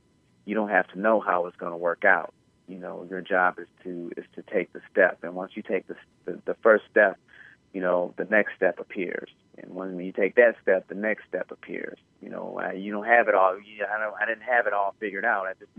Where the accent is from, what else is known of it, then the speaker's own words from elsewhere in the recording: Nashville, Tennessee, United States; born there; And, I was born in Nashville, and the first 4 or 5 years of my life was spent in Nashville.